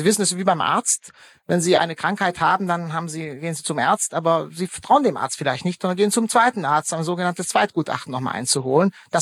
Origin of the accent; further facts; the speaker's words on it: Germany; also born or lived in Hungary; ich bin Ungar, aber in Deutschland aufgewachsen. Ich habe 22 Jahre meines Lebens in Deutschland verbracht und 23 Jahre insgesamt in Ungarn.